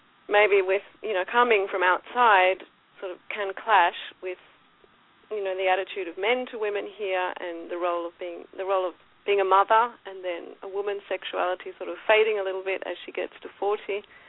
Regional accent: Sydney, New South Wales, Australia; moved away; also born or lived in Paris; I'm Australian. I was born in Sydney, grew up in Sydney, and left very early because I was very restless and I was in love with Paris. So I lived in Paris for quite a while.

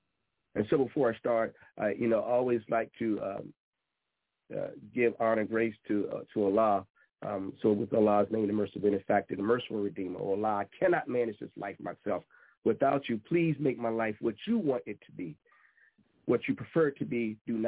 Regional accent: Virginia, United States; moved away as an adult; now in Washington, United States; I'm originally a North Carolinian. Well, my parents are North Carolinians. I was born and raised in Virginia, and in my bio, you see that I moved to the D.C. metro area in 2014.

